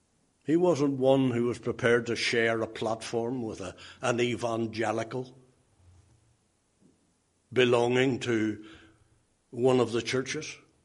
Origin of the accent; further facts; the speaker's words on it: Lisnaskea, Northern Ireland, United Kingdom; I'll take you round some graveyards in and around my hometown of Lisnaskee, and I'll show you graves